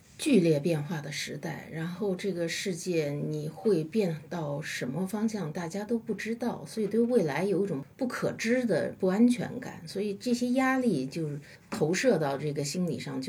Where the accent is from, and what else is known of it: China